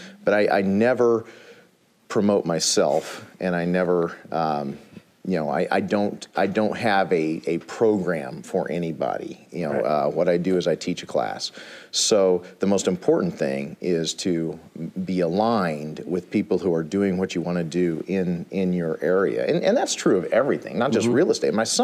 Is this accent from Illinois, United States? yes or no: yes; Illinois, United States; I'm from Illinois.